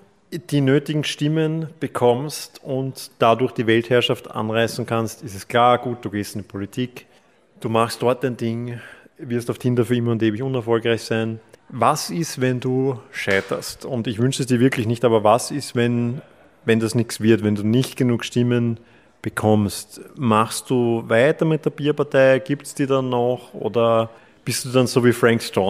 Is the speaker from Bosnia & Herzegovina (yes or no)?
no; Klosterneuburg, Lower Austria, Austria; Ich komme auch aus Klosterneuburg. Wir teilen quasi fast denselben Wohnsitz. Nein, ich bin dort aufgewachsen, aber ich bin schon lange nicht mehr dort.